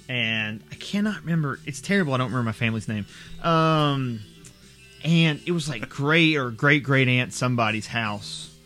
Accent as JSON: {"language": "English", "town": "Bowling Green", "country": "United States", "tie": "born or raised there", "also_born_or_lived": "Hawaii", "said": "I like to tell people that I'm from Bowling Green. I went to, elementary school, preschool, in Bowling Green."}